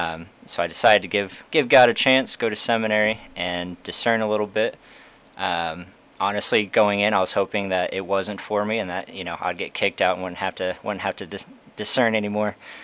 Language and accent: English; Andale, Kansas, United States; I grew up around Andale, Kansas, so west of Andale, which is 30 minutes west of Wichita. I went to St. Joseph Catholic grade school in Ost, and then I went to Andale High School.